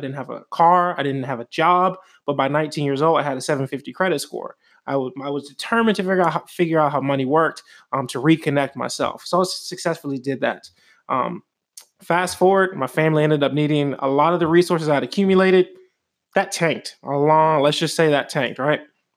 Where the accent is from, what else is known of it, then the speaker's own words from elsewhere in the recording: New Orleans, Louisiana, United States; So I grew up in New Orleans. I had a single income family.